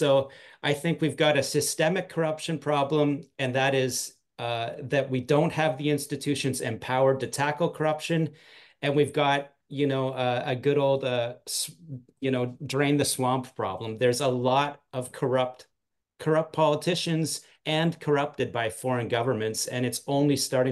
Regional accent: Canada; me as a Canadian

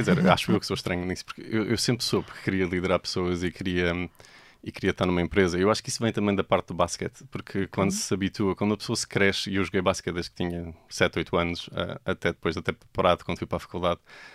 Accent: Portugal; O lado do meu pai é espanhol, o lado da minha mãe é português, mas eu cresci em Portugal, fiz a minha vida toda aqui, portanto, não há dúvida nenhuma, sou verdadeiramente muito português.

